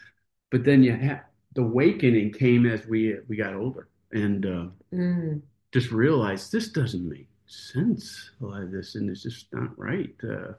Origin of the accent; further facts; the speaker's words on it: Chicago, Illinois, United States; I was raised as Protestant in Chicago area.